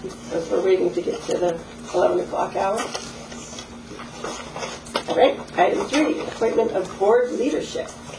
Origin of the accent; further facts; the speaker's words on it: Bend, Oregon, United States; the board chair for a few more minutes. I'm a CPA from Bend and retiring this summer